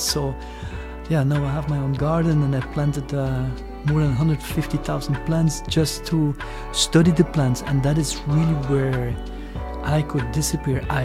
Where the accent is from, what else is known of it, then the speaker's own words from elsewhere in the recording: Brussels, Brussels-Capital Region, Belgium; also born or lived in Ghent; So I born in Ghent, and I grew up in more at the countryside, at the coast, and then in Brussels. Mm-hmm. Then we moved to Brussels.